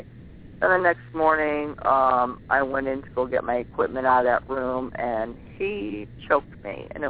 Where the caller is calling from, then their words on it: Connecticut, United States; Connecticut